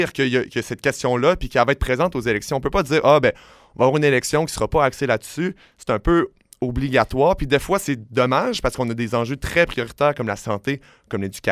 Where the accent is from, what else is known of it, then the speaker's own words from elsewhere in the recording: Quebec, Canada; pour mon Québec, parce que je suis Québécois